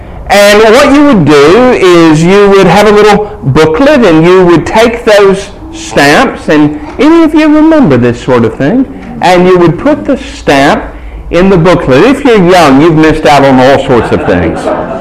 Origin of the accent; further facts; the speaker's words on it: United States; The first time I came across the word redemption was when I was a little boy growing up in America, going to the supermarket with my mother.